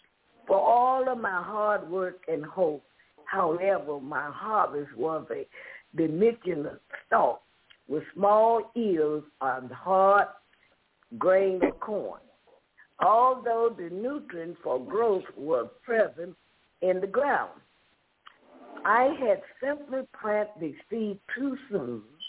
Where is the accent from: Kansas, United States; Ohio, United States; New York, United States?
Ohio, United States; As a lad growing up in Ohio, I was always curious about the possibility of growing corn in our backyard.